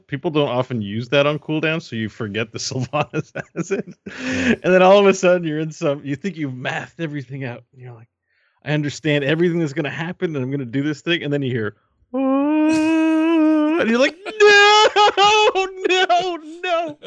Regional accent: Canada; I'm Canadian.

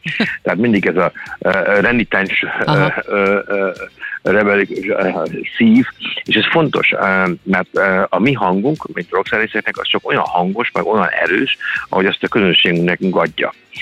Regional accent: Budapest, Hungary; És éppen természetesen ezt a szülővárosomban, Budapesten szeretnék elindítani

